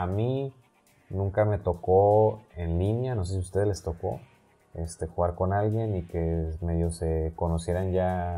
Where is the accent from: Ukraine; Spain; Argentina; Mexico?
Mexico; Tijuana, Baja California; Oye, pues yo también soy de Tijuana, hay que vernos.